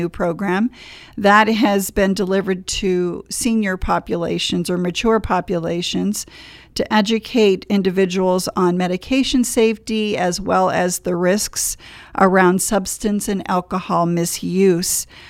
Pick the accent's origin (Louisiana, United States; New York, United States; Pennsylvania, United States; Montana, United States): Pennsylvania, United States; St. Marys; So I come from St. Mary's, Pennsylvania